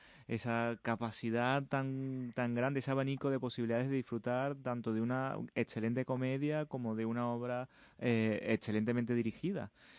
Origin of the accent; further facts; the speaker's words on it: Venezuela; Se ha representado en mi país, en Venezuela